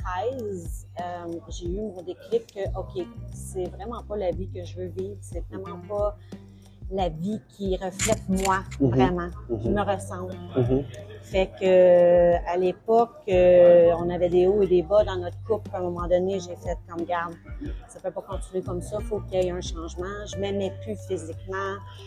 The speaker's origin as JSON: {"language": "French", "town": "Saint-Albert", "country": "Canada", "tie": "born or raised there", "said": "Moi, je suis une petite fille de Saint-Albert, une petite fille de campagne. J'ai été élevée dans un petit village de Saint-Albert. C'est un village, je dirais, de peut-être 700 habitants. Entourée de fermes laitières, des fermes agricoles."}